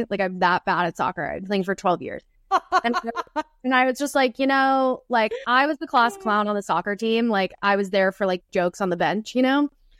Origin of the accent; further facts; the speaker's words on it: the South, United States; I come from the South